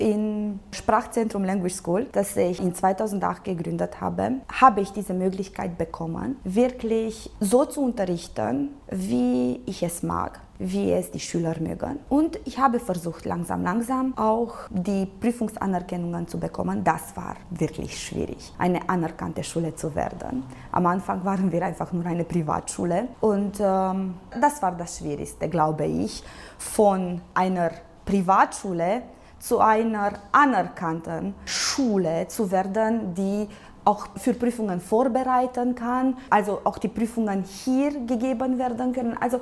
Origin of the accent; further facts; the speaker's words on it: Reghin, Mureș County, Romania; ich komme ja aus Regen, also aus Sächsisch Regen. Ich wurde dort geboren und ich habe als Kind dort gelebt. Ich war auch in Augustin-Major-Gymnasium in der deutschen Abteilung. Ich habe dort 8 Jahre lang Deutsch als Muttersprache gelernt.